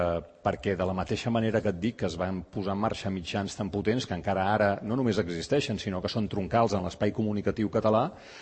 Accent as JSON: {"language": "Catalan", "town": "Barcelona", "region": "Catalonia", "country": "Spain", "said": "no havia sortit del barri de Gràcia de Barcelona, d'on jo sóc"}